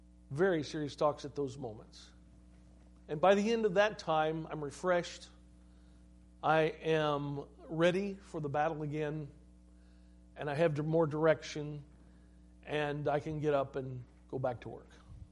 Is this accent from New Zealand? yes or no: no; United States; I am one of them, you know. We would say, I'm an American. We have a certain culture in America, all right?